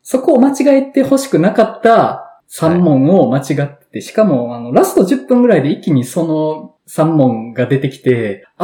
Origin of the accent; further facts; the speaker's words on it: Awaji Island, Hyogo, Japan; 一時期淡路島を治めてた人なんですよ